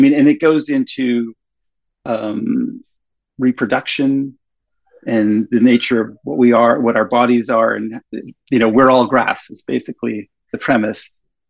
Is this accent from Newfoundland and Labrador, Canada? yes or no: no; Toronto, Ontario, Canada; the apartment building I grew up in Toronto.